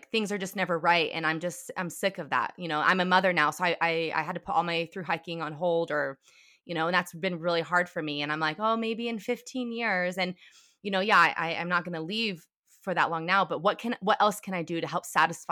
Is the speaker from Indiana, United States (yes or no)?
no; Reno, Nevada, United States; now in Sparks, United States; Yes, I'm from Reno. I technically live in Sparks, which is right outside of Reno. But I went to school here and grew up here.